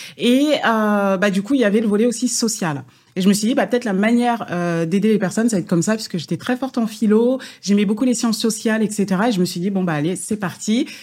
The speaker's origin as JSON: {"language": "French", "region": "Île-de-France", "country": "France", "tie": "born or raised there", "said": "Alors moi, je suis née en 90, hein, puisque 34 ans, ouais. Voilà. Et j'ai vécu en région parisienne uniquement. J'ai grandi en région parisienne."}